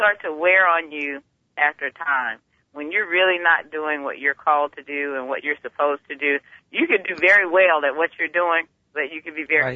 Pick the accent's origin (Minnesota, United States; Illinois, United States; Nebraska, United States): Illinois, United States; East St. Louis; Well, I am originally from East St. Louis, Illinois. I'm very proud native of the city